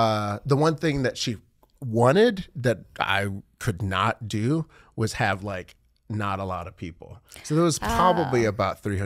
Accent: Nigeria; I'm Nigerian

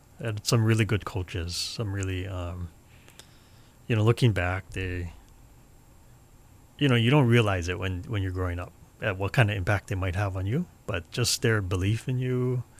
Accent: Hilo, Hawaii, United States; I grew up actually on the Big Island, Hilo. I grew up in Hilo, born and raised there. I'm a graduate of Hilo High School.

